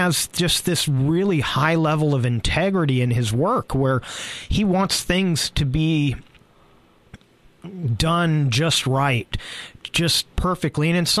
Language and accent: English; California, United States; So as some of you know, I come from the Bay Area, so I'm a big Golden State Warriors fan.